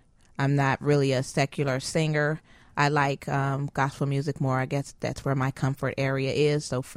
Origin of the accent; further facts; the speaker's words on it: West Virginia, United States; Actually, I'm from West Virginia. I'm a country girl. I'm a coal miner's daughter.